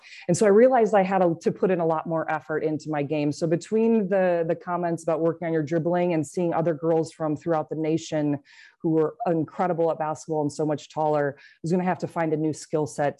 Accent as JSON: {"language": "English", "town": "Cedar Rapids", "region": "Iowa", "country": "United States", "tie": "born or raised there", "said": "So we kind of live in suburbia, but Cedar Rapids, if you watch that cool movie that came out years later, it still has like 150,000 population. So it was still a big city."}